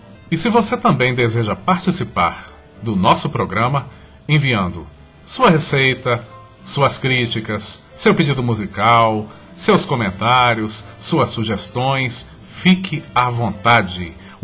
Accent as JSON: {"language": "Portuguese", "town": "Sete Lagoas", "region": "Minas Gerais", "country": "Brazil", "said": "Eu sou de Sete Lagoas, Minas Gerais. Eu sou deficiente visual desde que nasci."}